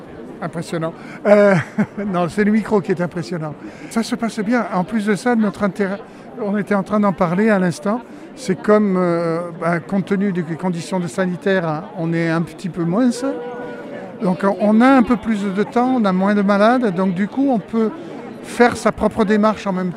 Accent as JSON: {"language": "French", "town": "Reims", "region": "Grand Est", "country": "France", "said": "Moi, je suis de la Reims."}